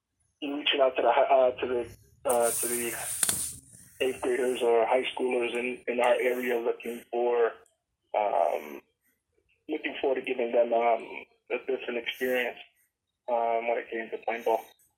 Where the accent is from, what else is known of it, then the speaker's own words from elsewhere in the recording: Chicago, Illinois, United States; I'm from Northside, Chicago.